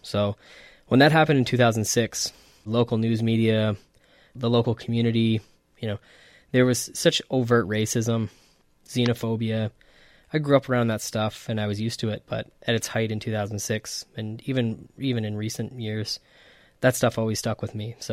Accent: Port Maitland, Ontario, Canada; I grew up in Port Maitland, Ontario, which is a small village outside of Dunnville, Ontario. And it is right where Lake Erie meets the Grand River.

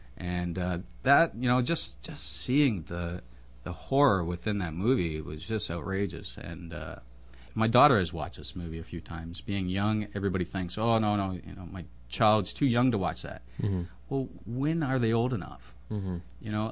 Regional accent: Nova Scotia, Canada; I am from the East Coast. I'm from Cape Breton.

